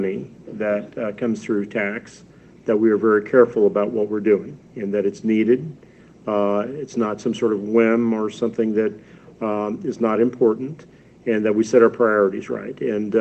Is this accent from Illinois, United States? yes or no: no; Missouri, United States; We have a great downtown that is flourishing, not like my hometown in Missouri.